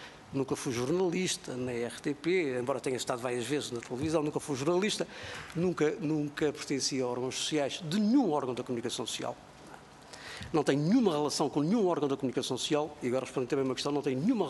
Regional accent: Azores, Portugal; não propriamente na minha terra, porque ela chegou tarde, ela já no continente já se desenvolvia, já existia, e só chegou depois do 25 de Abril aos Açores.

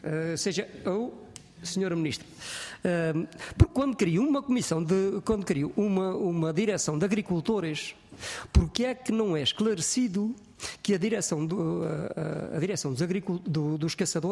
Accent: Portugal; Sou português, nasci português.

